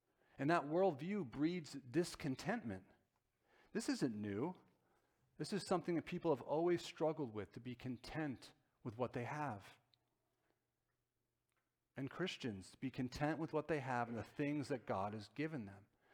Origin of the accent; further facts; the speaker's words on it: New Jersey, United States; I grew up in Bergen County. Very, very wealthy county.